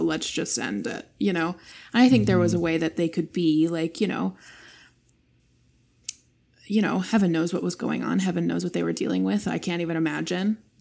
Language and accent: English; Utah, United States; I mean, well, I'm from Utah